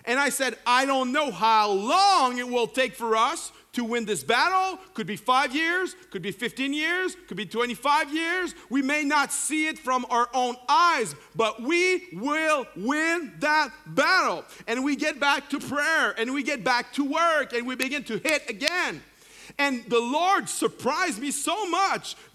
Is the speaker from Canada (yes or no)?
yes; Canada; Freaking out. As a Canadian, just freaking out.